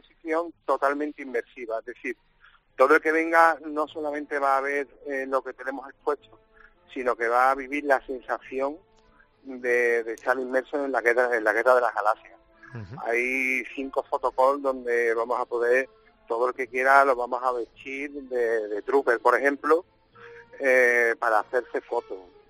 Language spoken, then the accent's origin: Spanish; Seville, Andalusia, Spain; para mí que soy de aquí de la ciudad, que soy sevillano